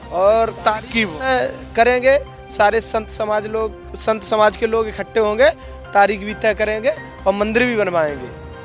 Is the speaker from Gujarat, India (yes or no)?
no; Etawah, Uttar Pradesh, India; हम इटावा से।